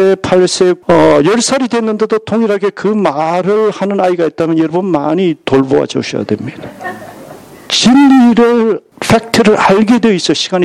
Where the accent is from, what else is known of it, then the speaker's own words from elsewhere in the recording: Gyeongsang, South Korea; 저는 경상도 사람이고 제가 자란 환경, 또 가정, 주위에 보는 사람들 말 언어 자체가 엄청나게 거칠고